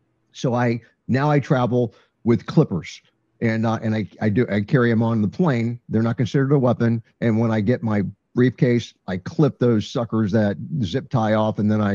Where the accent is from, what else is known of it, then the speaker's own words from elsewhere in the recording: Florida, United States; But even that, when people find out that I'm from Florida, it's like they roll out the red carpet.